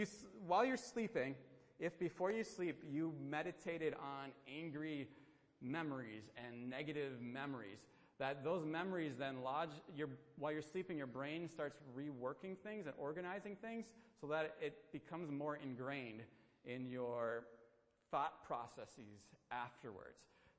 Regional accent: Wisconsin, United States; and, you know, I'm from Wisconsin, and so I like cheddar cheese

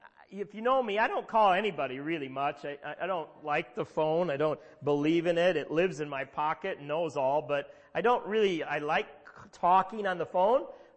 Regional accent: Midwest, United States; I am an American, so right there, that's a strike against me. We're not a very spiritual people, so I'm an American. I'm from the Midwest.

